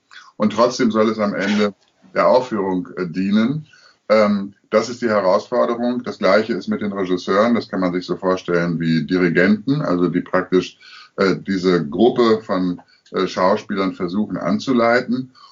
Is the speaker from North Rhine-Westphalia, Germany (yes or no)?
yes; Münster, North Rhine-Westphalia, Germany; ich komme aus Münster, bekanntermaßen eine katholische Stadt. Ich bin auch katholisch erzogen